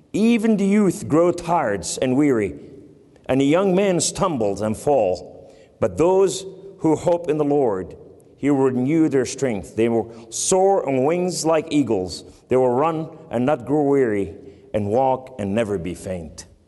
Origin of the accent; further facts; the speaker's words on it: New York, United States; accent: New York; Excuse my New York accent.